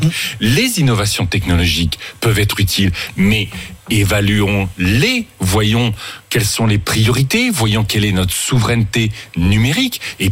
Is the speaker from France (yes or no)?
yes; France; Franchement, on est français